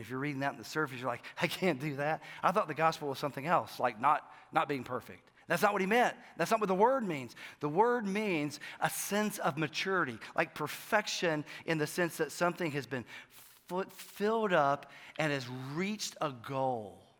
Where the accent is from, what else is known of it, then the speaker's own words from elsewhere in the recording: Atlanta, Georgia, United States; born there; when I was born in Atlanta